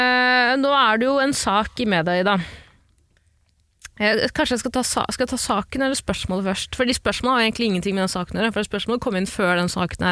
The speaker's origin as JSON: {"language": "Norwegian", "town": "Stokke", "region": "Vestfold", "country": "Norway", "tie": "born or raised there", "said": "jeg skal møte folk jeg ikke har møtt på 10 år. Fra hjemstedet mitt, Stokke."}